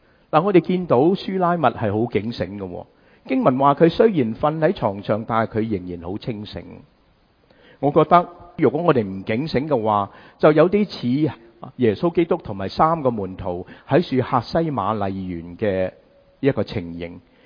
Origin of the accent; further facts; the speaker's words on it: Guangdong, China; 这个好像我们广东人说心有余而力不足